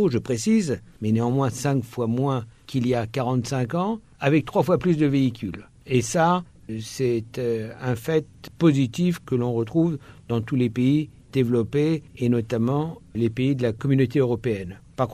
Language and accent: French; France